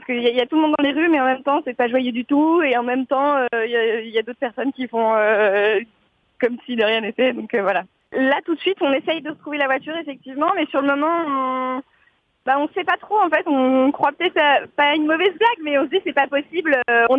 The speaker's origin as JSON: {"language": "French", "town": "Paris", "region": "Île-de-France", "country": "France", "said": "sachant qu'on vient de Paris, qu'on a déjà vécu les attentats à Paris"}